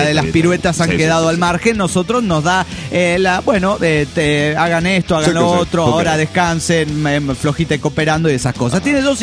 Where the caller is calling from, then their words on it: Puebla, Mexico; Hola, soy … de Puebla, México.